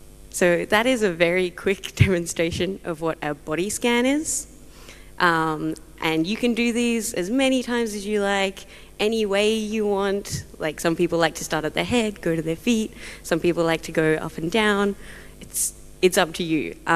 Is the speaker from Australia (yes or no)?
yes; Australia; because I'm Australian and apparently we're very good at speaking fast.